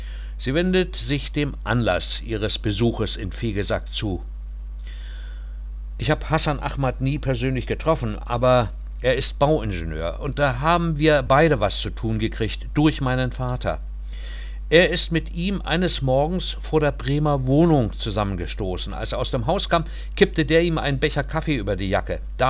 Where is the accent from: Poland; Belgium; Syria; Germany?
Syria; first language Kurdish; German is a second language; meine Nationalität ist arabisch, aber meine Muttersprache ist kurdisch. Da hatten wir in Syrien gleich 2 Probleme. Durch unsere Glaubensansichten gerieten wir ins Abseits.